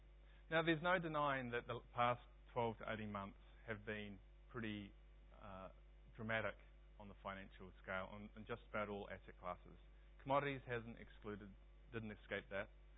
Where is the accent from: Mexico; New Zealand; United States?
New Zealand; now in London, United Kingdom; As I said, I'm from London, but I'm not English. I'm from across the ditch